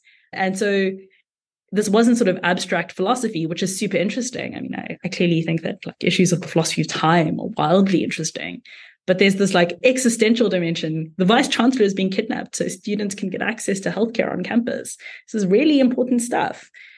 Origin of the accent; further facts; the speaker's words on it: South Africa; I come from South Africa where there aren't always clinics in places where people need them and doctors in places where they need them.